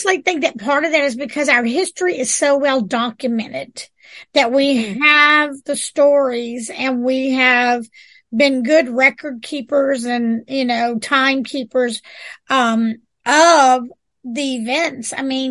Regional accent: New Orleans, Louisiana, United States; My hometown. Yep. But it is the gateway. When you think of New Orleans, you think of it as the gateway to Louisiana, you know.

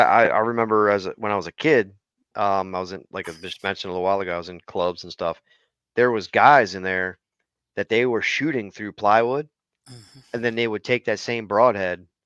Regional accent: Maryland, United States; now in Pennsylvania, United States; But he was irritated that I was from Maryland and I'm in PA.

